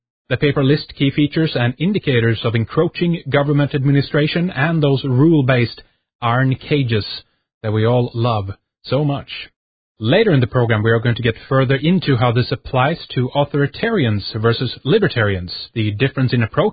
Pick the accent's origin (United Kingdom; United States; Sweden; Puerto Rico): Sweden; English is a second language